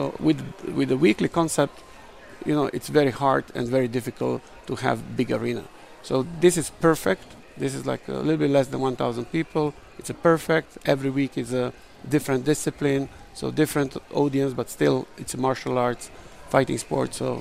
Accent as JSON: {"language": "English", "town": "Dubrovnik", "region": "Dubrovnik-Neretva County", "country": "Croatia", "tie": "born or raised there", "second_language": "English", "moved": "yes", "lives_now": "Las Vegas, United States", "said": "here also in Vegas, I have also my friends from my hometown, from Dubrovnik, from Croatia."}